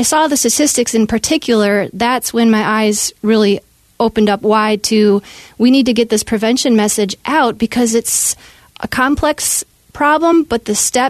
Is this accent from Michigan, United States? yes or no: yes; Michigan, United States; I grew up in Michigan in a small town, and I ended up going to K-12 public schools